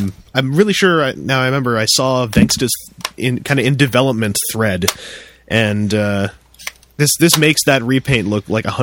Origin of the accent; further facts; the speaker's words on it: Canada; No, I'm Canadian.